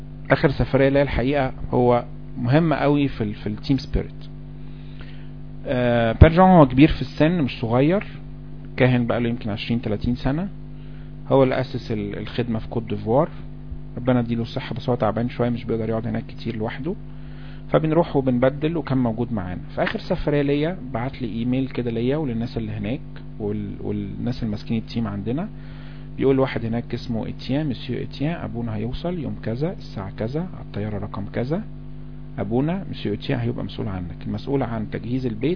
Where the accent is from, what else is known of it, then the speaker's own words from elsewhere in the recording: Egypt; في احنا كمصريين للاسف متعودين